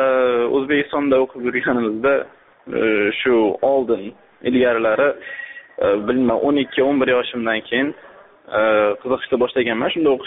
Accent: Fergana, Fergana Region, Uzbekistan; moved away as an adult; O'zbekistonni Farg'ona shahridanman, Farg'onani o'zidan. Ukrainaga shu 2011 yilda shu o'qishga kelganman. Lugansk shahriga, Ukraina Lugansk shahrida, sharqiy Ukrainada joylashgan

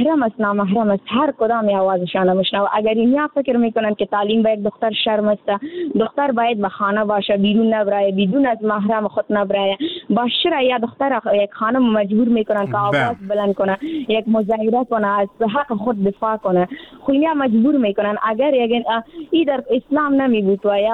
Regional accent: Afghanistan

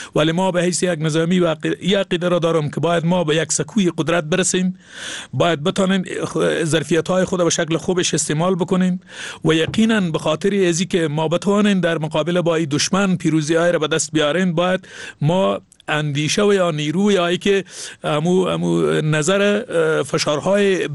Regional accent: Zabul, Afghanistan; در ولسوالی میزان امو ولایت ما و در ولسوالی شاجوی ولایت ما

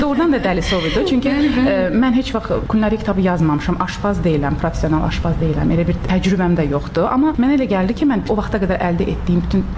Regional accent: Baku, Azerbaijan; moved away as an adult; now in United States; Amma mən və bacım Bakıdan olmuşuq. Bakıda böyümüşük.

